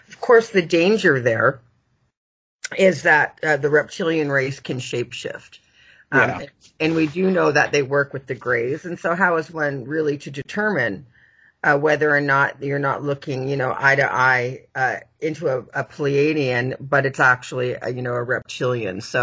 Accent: Canada; And I'm Canadian.

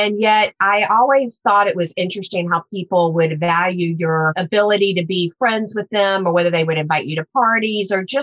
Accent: the South, United States; I know I was raised in the South, so I heard things like money doesn't grow on trees

